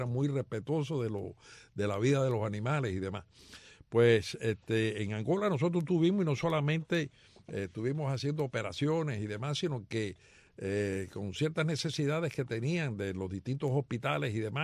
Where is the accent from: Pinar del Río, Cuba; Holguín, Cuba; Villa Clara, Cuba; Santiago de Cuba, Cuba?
Villa Clara, Cuba; Placetas; yo soy de la región central de Cuba, allá de Placetas, que es una ciudad que está a unos 36 kilómetros de Santa Clara. Es lo que se llamaba Las Villas antes, ahora se llama Villa Clara.